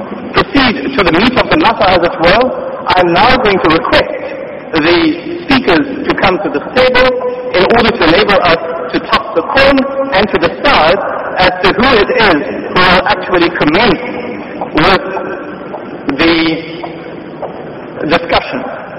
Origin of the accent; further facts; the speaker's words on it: South Africa; I'm a lawyer from South Africa